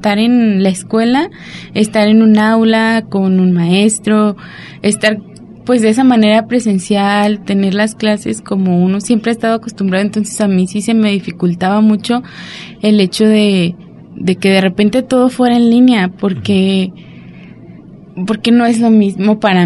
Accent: Colotlán, Jalisco, Mexico; soy originaria de Colotlán

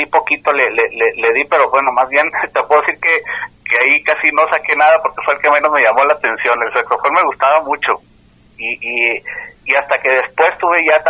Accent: Colotlán, Jalisco, Mexico; also born or lived in Guadalajara; yo nací acá, y pero crecí también en Colotlán, Jalisco, allá pues prácticamente estudié y todo

